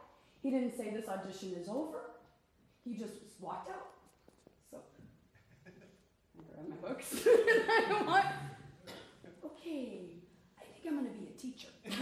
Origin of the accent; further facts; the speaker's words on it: Iowa, United States; also born or lived in Kansas; now in Chicago, United States; I didn't grow up with show choir. I grew up in Iowa and Kansas. Yeah. I will say y'all a lot, so brace yourself.